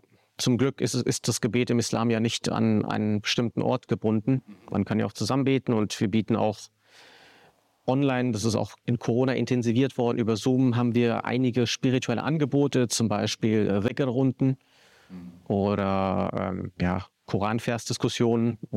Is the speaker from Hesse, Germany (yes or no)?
yes; Hesse, Germany; Ich bin ja aus Hessen stammend.